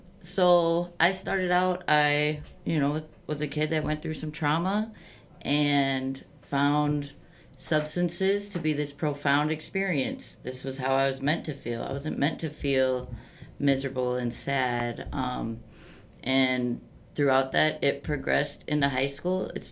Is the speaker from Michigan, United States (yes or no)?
no; Wisconsin Dells, Wisconsin, United States; I grew up in the Dells area, so came up to Wisconsin Rapids